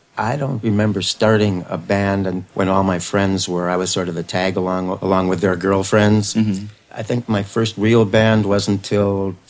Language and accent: English; Chicago, Illinois, United States; I grew up in the north suburbs, Chicago, and … were my first biggest influence.